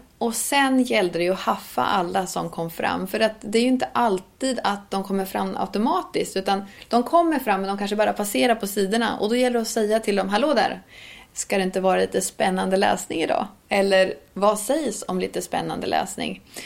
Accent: Östergötland, Sweden; accent: Östergötland dialect; Men när jag pratar med min mamma och pappa i telefon, då kommer östgötskan in ganska rejält.

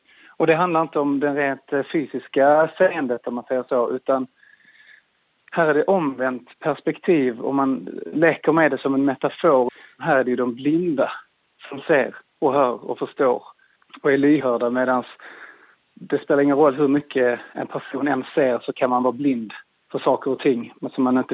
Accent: Trelleborg, Skåne, Sweden; also born or lived in Stockholm; now in Gothenburg, Sweden; Jag är född och uppvuxen i Trelleborg. Men sedan 10 år så har jag bott i Göteborg och Stockholm och pluggat och arbetat som skådespelare.

